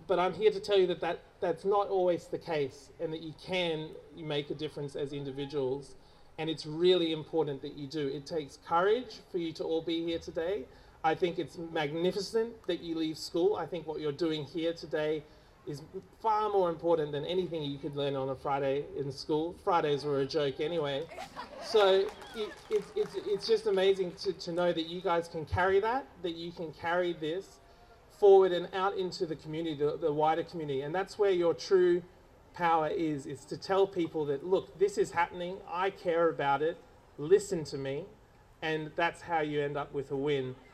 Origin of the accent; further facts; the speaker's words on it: Hervey Bay, Queensland, Australia; I grew up in Harvey Bay, as I said, and the whales used to visit there.